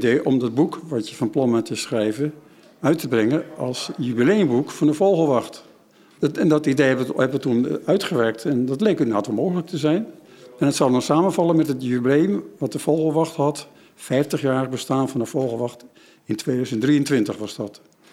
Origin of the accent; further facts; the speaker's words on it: Haarlem, North Holland, Netherlands; born there; ik woonde in de kust. Ik ben geboren in Haarlem, Heemstede.